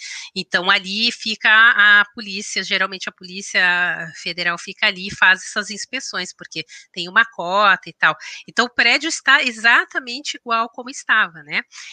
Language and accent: Portuguese; Pelotas, Rio Grande do Sul, Brazil; era uma cidade muito próxima da minha cidade natal, que é Pelotas